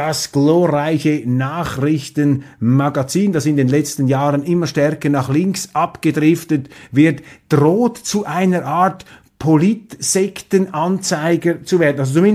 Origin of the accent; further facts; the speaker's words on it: Switzerland; das sage ich als Schweizer